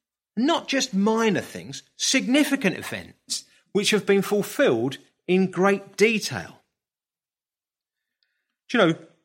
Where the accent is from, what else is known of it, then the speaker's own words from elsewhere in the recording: Brighton, South East England, United Kingdom; my hometown is Brighton, I can go onto the Palace Pier in Brighton, don't do that very often now